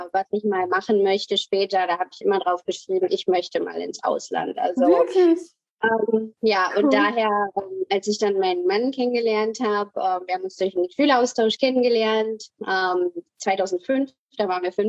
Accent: Hesse, Germany; moved away as an adult; also born or lived in Düsseldorf; now in United States; Und ich lebe jetzt seit 2015 hier in den USA, komme aber ursprünglich aus Deutschland, bin aufgewachsen in der Nähe von Kassel in Hessen, bin aber dann zuletzt in Richtung Westen gezogen, in der Nähe von Düsseldorf. Also habe so ein bisschen überall eigentlich gelebt

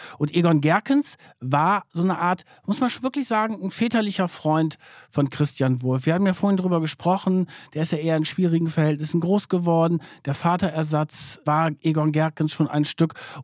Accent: Lower Saxony, Germany; Ja, ich komme ja aus Niedersachsen. Ich weiß das natürlich. Das ist in der Nähe von Hannover.

